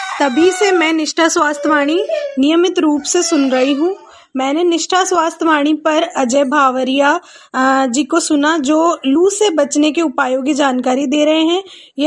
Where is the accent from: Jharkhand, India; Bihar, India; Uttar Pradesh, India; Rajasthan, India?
Rajasthan, India; Ajmer; now in Khandwa, India; वैसे तो मैं अजमेर की रहने वाली हूँ, परंतु अभी कुछ दिनों से खंडवा आई हूँ।